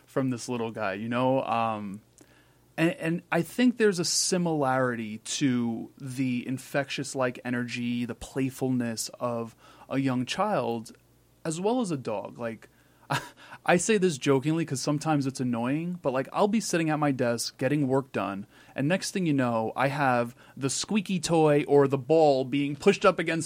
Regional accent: Queens, New York, United States; listen, I'm born and raised in Queens. You know, like it's hustle bustle, 10 minutes from the city

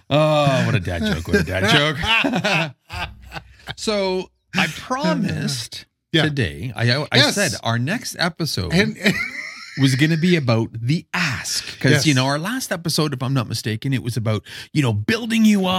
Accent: Canada; I'm Canadian.

